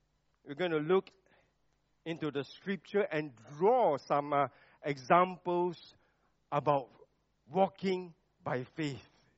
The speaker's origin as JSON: {"language": "English", "region": "Penang", "country": "Malaysia", "tie": "born or raised there", "also_born_or_lived": "Klang", "said": "Penang is my hometown. I was born in Penang. But at the age of 20, I was in Klang or KL."}